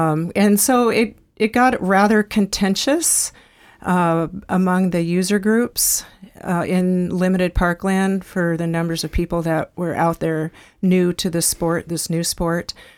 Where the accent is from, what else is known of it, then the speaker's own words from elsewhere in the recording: Anchorage, Alaska, United States; Well, I was born and raised on the Anchorage hillside. My parents came to Alaska in 1953.